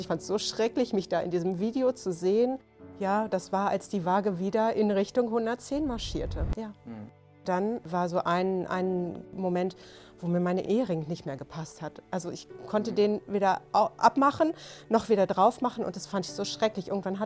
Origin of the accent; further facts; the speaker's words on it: Lower Saxony, Germany; bin 42 Jahre alt und komme aus der Region Hannover.